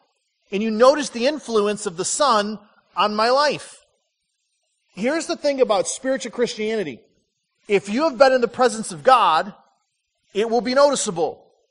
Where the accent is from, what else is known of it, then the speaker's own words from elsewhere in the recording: Flint, Michigan, United States; I grew up in Flint, Michigan, and one of my good friends was Brian Forbush.